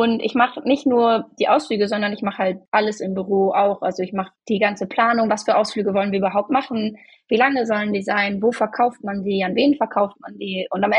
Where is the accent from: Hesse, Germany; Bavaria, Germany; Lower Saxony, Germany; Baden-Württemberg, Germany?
Lower Saxony, Germany; moved away as an adult; now in Norway; Ich komme ja eigentlich aus Ostfriesland und das ist halt recht nah an der Grenze.